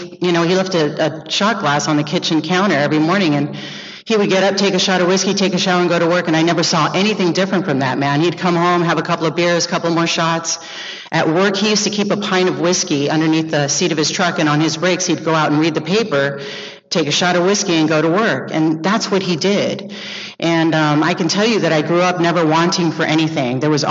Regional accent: Venice, California, United States; when I think back to my childhood and my teenage years living and growing up in Venice, it was great.

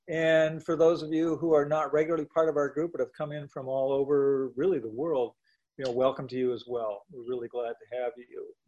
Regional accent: Canada; I come from a family of professional non-feelers and non-emoters. We're military, we're Canadian, we're Protestant.

